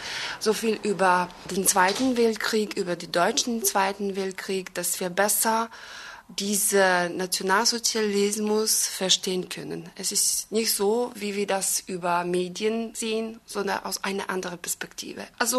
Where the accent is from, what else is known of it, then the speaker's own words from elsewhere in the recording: Belgrade, Serbia; German is a second language; Ich komme aus Serbien, aus Belgrad. Mein Geburtsdatum ist 22. Mai 1977.